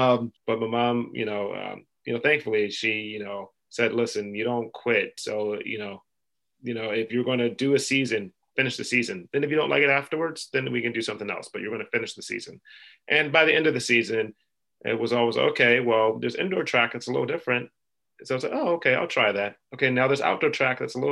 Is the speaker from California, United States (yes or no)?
no; Philadelphia, Pennsylvania, United States; Yes. This is in Philadelphia. Yeah. I grew up in Philly.